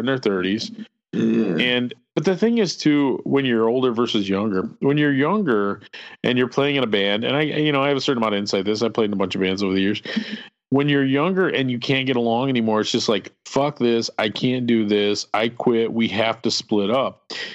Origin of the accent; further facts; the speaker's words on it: Milwaukee, Wisconsin, United States; I grew up in the Milwaukee area, so we hit it right off.